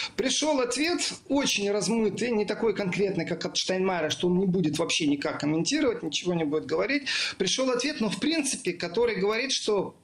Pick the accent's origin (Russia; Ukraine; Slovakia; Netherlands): Ukraine; Western Ukraine; Позволю себе, как уроженец Западной Украины, сказать